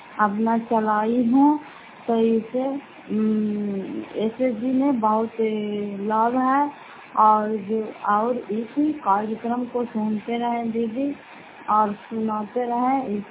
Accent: Fatehpur, Bihar, India; घर फतेहपुर, पंचायत मकरौता, जिला नालंदा, त्रासदा ब्लॉक की निवासी हूँ।

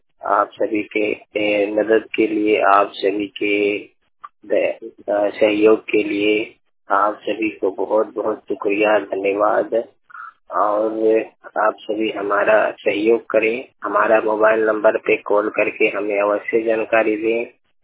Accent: Jharkhand, India; मैं झारखंड का रहने वाला हूँ।

